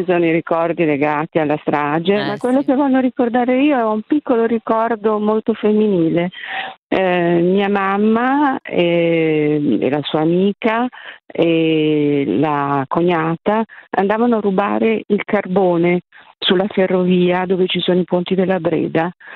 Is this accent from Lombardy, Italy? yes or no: yes; Milan, Lombardy, Italy; Sono di Milano.